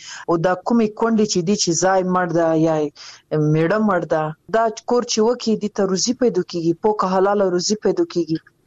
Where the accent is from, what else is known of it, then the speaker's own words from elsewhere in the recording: Afghanistan; په افتخار يم چې زه د افغانستان يم، زه د وطن يم،